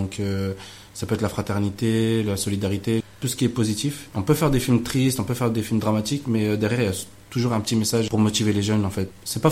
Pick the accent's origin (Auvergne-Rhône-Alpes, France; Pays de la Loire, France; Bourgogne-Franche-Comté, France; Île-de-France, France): Bourgogne-Franche-Comté, France; Chalon-sur-Saône; moi vu que j'ai grandi juste à Chalon